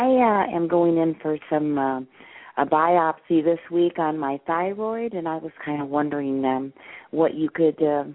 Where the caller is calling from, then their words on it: Mississippi, United States; I'm calling in from Mississippi.